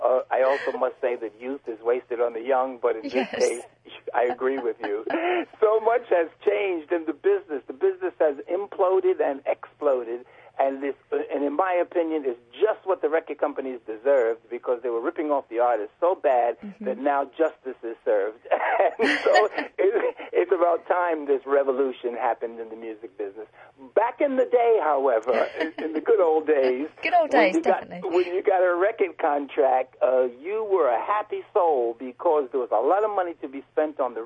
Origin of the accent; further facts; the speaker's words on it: United States; I can't speak for the rest of the world because I'm an American. I don't want to diss any other countries, but I'm dissing America because it's my country.